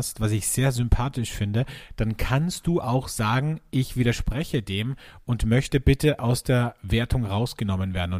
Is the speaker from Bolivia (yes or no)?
no; Carinthia, Austria; Ich bin nächste Woche in meiner Heimat in Kärnten am Wörthersee